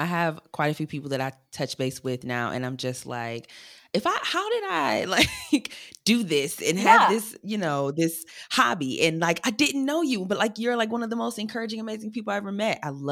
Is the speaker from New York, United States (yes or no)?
no; Michigan, United States; Like I'm originally from Michigan, so I'm like, when would I ever?